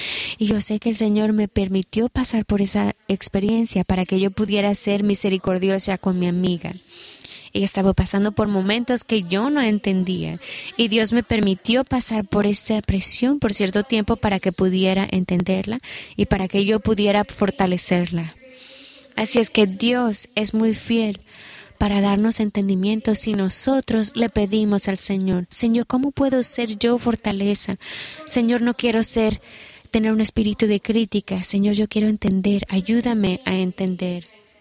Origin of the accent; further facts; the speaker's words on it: Burkina Faso; porque yo vengo de Burkina Faso, voy a escaparme de experiencias por las que van ustedes.